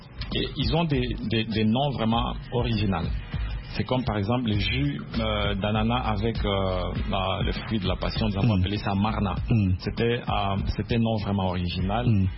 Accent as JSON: {"language": "French", "town": "Beni", "region": "North Kivu", "country": "DR Congo", "said": "je viens de la RDC, oui. La ville de Beni."}